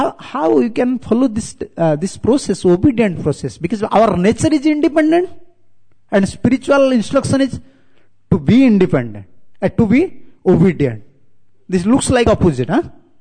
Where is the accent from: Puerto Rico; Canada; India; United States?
India; English is a second language; My pronunciation is a little different because I am from India and I usually am not speaking in English.